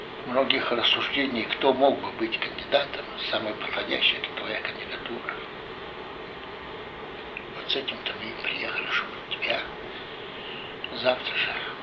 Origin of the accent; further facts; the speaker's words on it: Leningrad, Saint Petersburg, Russia; moved away; also born or lived in Chisinau; Вот так я уроженец, блокадник Ленинграда. Уехал из Ленинграда и прописался в Кишинёве. И так мы оказались в Кишинёве 63-го года.